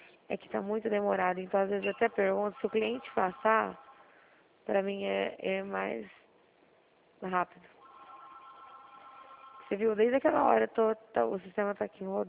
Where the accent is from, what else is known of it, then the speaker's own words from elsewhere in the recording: São Paulo, Brazil; eu sou aqui do estado de São Paulo.